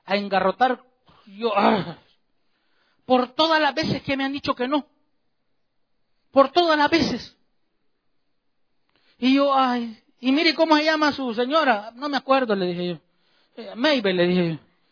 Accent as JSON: {"language": "Spanish", "country": "El Salvador", "tie": "born or raised there", "said": "me llevaban a un parque allá en mi país, los que son del Salvador saben"}